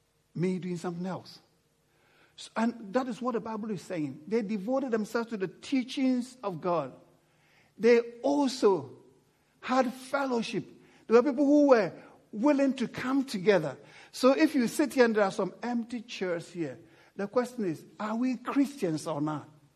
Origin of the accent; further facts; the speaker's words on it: England, United Kingdom; You see, we are English because we fly the flag, right?